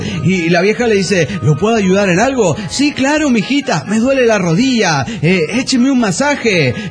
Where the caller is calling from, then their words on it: Puebla, Mexico; de Puebla, México.